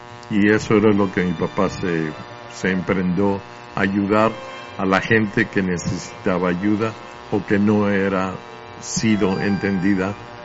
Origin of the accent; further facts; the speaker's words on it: Mexico; Bueno, siendo mexicano, claro que es la comida. Yo sabía solamente español en ese tiempo